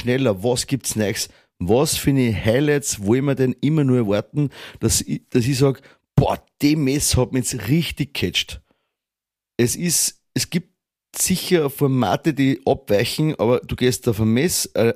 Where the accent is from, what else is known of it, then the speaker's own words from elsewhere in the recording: Austria; bei uns in Österreich